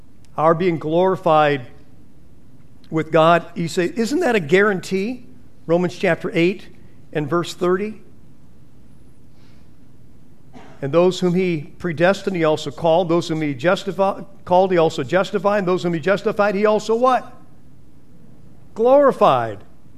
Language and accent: English; California, United States; I said, I'm the only normal one here. I'm from California and I'm a Buckeye fan.